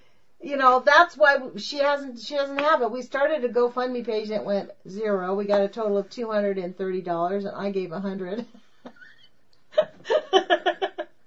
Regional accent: California, United States; He's from New York and I'm from California.

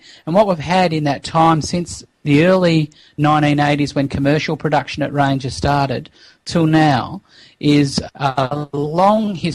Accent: Australia; as Australian activists, as Australian people who want to see this country stop playing a negative role in fueling an industry that is so contaminating and contentious

